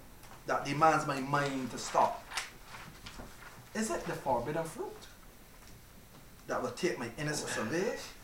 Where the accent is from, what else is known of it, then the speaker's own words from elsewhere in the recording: Barbados; I'm from Barbados. We knew each other a long time.